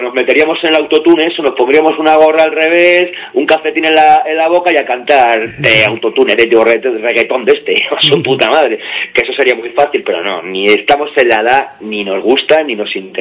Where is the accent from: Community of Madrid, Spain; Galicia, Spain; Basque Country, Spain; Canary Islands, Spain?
Community of Madrid, Spain; Leganés; Yo, por ejemplo, soy de Leganés, de un pueblo obrero de aquí de Madrid